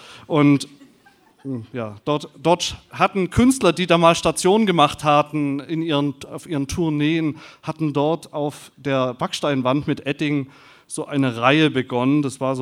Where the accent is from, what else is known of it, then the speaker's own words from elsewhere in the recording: Stuttgart, Baden-Württemberg, Germany; Aber ich komme wie immer aus Stuttgart. Ich kam die ganze Zeit aus Stuttgart.